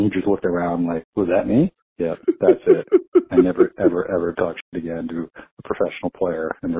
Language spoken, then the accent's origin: English; Orlando, Florida, United States; So I grew up in Orlando, Florida, and I used to play basketball at the YMCA, midnight basketball.